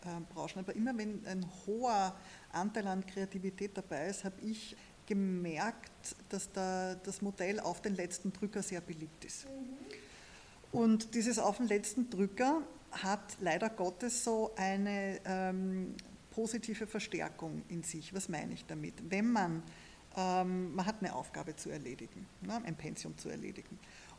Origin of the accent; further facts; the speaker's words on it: Vienna, Austria; ich bin in Wien aufgewachsen, in der Stadt